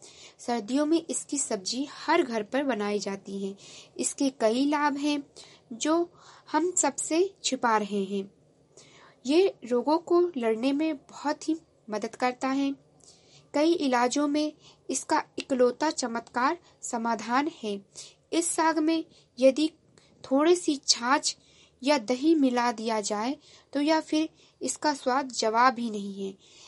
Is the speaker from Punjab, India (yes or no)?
no; Uttar Pradesh, India; और मैं गोंडा जिले से हूँ।